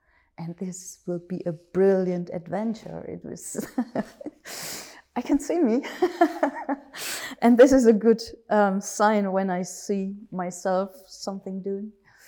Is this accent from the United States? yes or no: no; Germany; I'm from Germany.